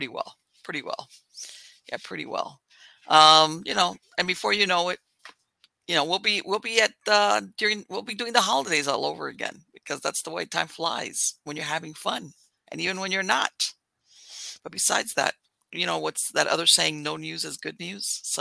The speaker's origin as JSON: {"language": "English", "region": "Florida", "country": "United States", "tie": "born or raised there", "said": "When you're born and raised in Florida, especially South Florida, which has got a subtropical climate, you can withstand it."}